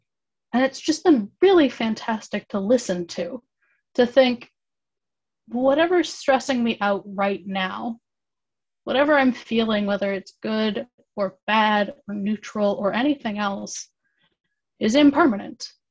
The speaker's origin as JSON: {"language": "English", "region": "Pacific Northwest", "country": "United States", "moved": "yes", "lives_now": "Indiana, United States", "said": "I'm from the Pacific Northwest, and here in Indiana, there's not a lot of trees. And I haven't been back home in a really long time."}